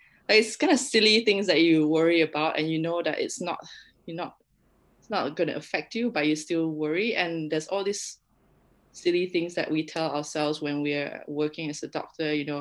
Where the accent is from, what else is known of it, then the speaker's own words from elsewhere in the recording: Kuching, Sarawak, Malaysia; And I think growing up in Kuching, don't think anyone really talked about mental health at any point when we were growing up.